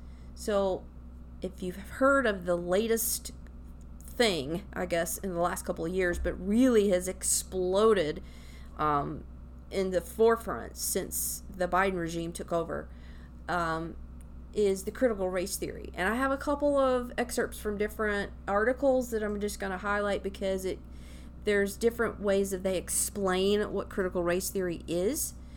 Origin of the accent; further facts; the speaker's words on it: Tennessee, United States; Of course, I'm from Tennessee, so it's a great source if you're from Tennessee.